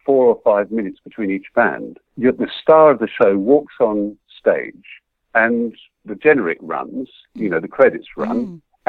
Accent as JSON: {"language": "English", "town": "Kensington", "region": "London", "country": "United Kingdom", "tie": "born or raised there", "also_born_or_lived": "Paddington", "said": "I was brought up quite well in Kensington originally. I was born in Paddington, brought up in Kensington."}